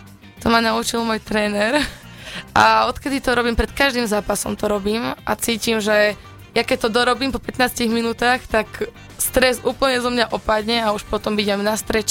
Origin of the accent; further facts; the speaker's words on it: Revúca, Banská Bystrica Region, Slovakia; u nás v Revúcej bol gala večer bojových umení a otcino ma tam zobral